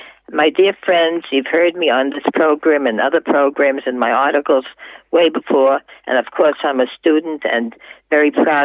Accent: United States; And I grew up in America as a proud Jewish citizen, a loyal citizen, as did many of the Jews who came from Europe and settled, contributed to America.

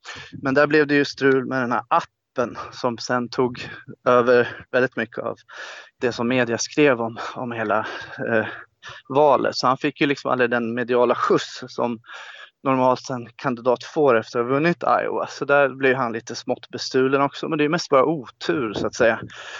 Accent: Sweden; för att jag är svensk

